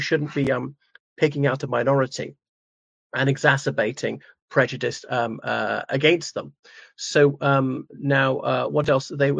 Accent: Ireland; from Ireland.

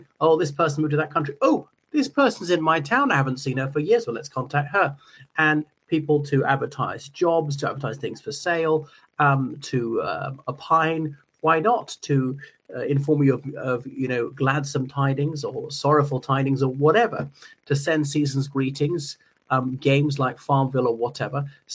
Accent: Ireland; o everybody … from Ireland.

